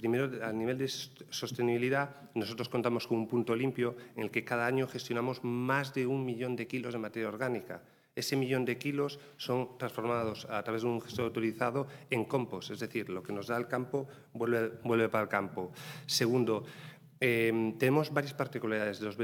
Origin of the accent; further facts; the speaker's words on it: Galicia, Spain; now in Tenerife, Spain; Yo soy gallego, llevo aquí 3 años